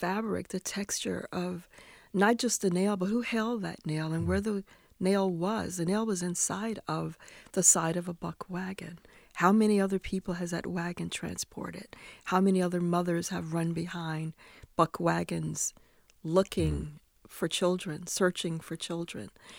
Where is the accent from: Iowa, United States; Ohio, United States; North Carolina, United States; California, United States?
North Carolina, United States; Efland; I grew up in Eflin.